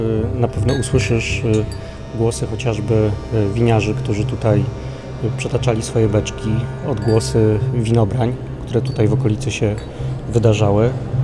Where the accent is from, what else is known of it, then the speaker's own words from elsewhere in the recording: Zielona Góra, Lubusz Voivodeship, Poland; also born or lived in Wrocław; Jestem rodowitym zielonogórzaninem, także urodziłem się tutaj w tym mieście, tutaj się wychowałem, spędziłem większość swojego życia, chociaż była też dłuższa przerwa, bo na studia wyjechałem do Wrocławia.